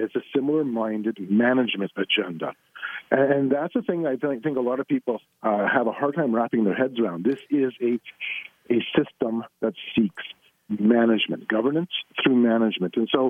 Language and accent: English; Canada; I'm from Canada, as you mentioned.